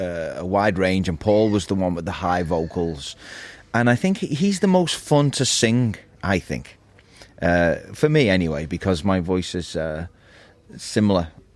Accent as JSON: {"language": "English", "town": "Liverpool", "region": "North West England", "country": "United Kingdom", "said": "because I'm from Liverpool and he's from Liverpool, and I'm one of those Liverpool guys that you can understand when they speak."}